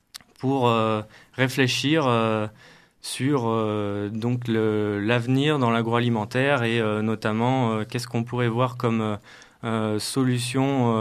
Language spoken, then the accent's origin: French; Auvergne-Rhône-Alpes, France; après avoir fait un bac S à Cournon d'Auvergne, donc je suis un pur Auvergnat, j'ai fait ma licence à Clermont-Ferrand